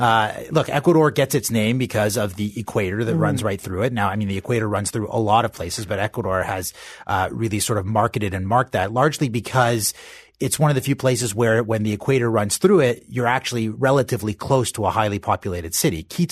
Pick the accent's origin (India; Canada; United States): Canada; London, Ontario; born there; also born or lived in Saskatoon / Montreal / Winnipeg / Madrid; I was born in London, Ontario, my sister in Saskatoon. We did time in Montreal, in Winnipeg, even in Madrid, Spain for a little while.